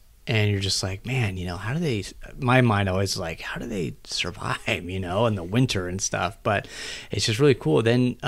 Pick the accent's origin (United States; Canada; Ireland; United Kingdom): United States; Oregon; because growing up in Oregon, the lakes were rocky.